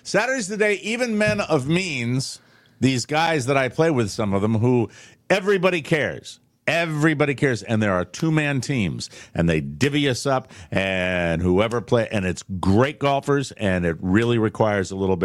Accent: Ireland; I'm an Irishman. Politics are in my blood.

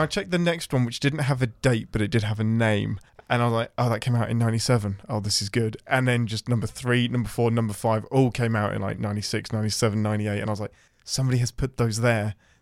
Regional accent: England, United Kingdom; now in Nashville, United States; Oh, I'm an Englishman in Nashville.

